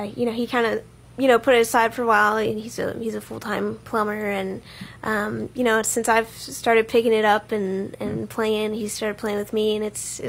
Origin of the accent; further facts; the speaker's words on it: San Antonio, Texas, United States; I'm born and raised in San Antonio. We kind of live on the outskirts now